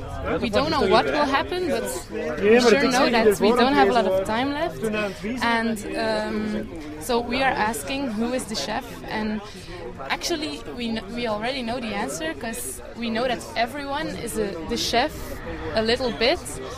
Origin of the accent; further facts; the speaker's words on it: Flanders, Belgium; We're from Belgium, from Flanders, from all over Flanders, and we are we are all young people